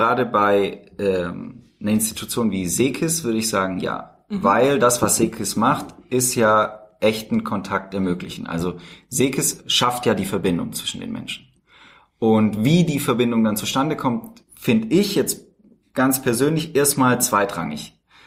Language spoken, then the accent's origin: German; Baden-Württemberg, Germany; Also ich komme ja auch selber vom Dorf, aber vielleicht nicht ganz so. Also ich bin aufgewachsen im Speckgürtel von Tübingen, in der Nähe von Stuttgart.